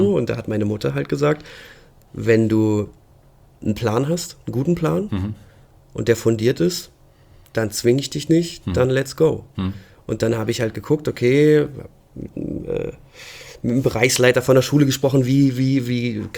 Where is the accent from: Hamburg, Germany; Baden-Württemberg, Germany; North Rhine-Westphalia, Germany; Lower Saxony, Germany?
Lower Saxony, Germany; bei uns in Ostfriesland